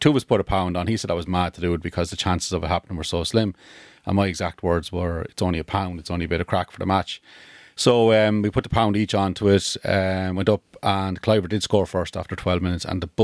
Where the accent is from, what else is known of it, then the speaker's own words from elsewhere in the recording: Carlow, Leinster, Ireland; now in Waterford, Ireland; I'm originally from Carlow Town, but living in Waterford at the moment. Grew up in the 70s and 80s, so I'm 50 last week.